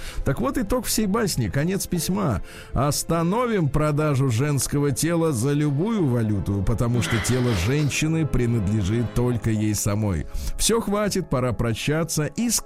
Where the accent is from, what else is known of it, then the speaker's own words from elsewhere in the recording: Moscow, Russia; Это при том, что я москвич. Я родился в Москве.